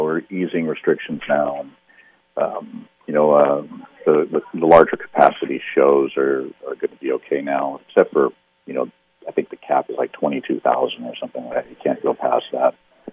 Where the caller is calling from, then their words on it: Seattle, Washington, United States; Yeah. Seattle.